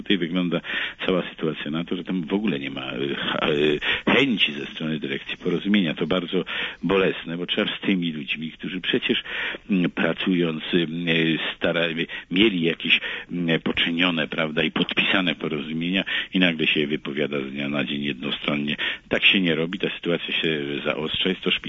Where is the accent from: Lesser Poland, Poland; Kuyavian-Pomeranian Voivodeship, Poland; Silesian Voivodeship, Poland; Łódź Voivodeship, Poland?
Silesian Voivodeship, Poland; Rybnik; Ja jestem z Rybnika, więc akurat śledzę na bieżąco